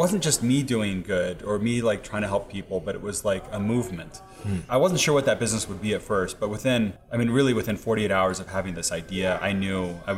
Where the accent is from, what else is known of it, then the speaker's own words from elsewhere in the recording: Ecuador; which is the name of a volcano where I grew up in Ecuador.